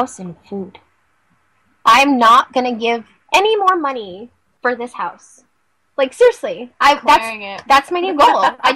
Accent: Lemon Grove, California, United States; I grew up in Lemon Grove. The soil is amazing.

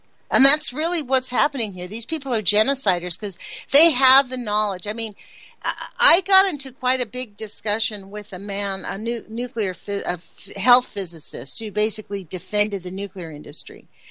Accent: Redondo Beach, California, United States; Like in my own little area of my hometown, Redondo Beach

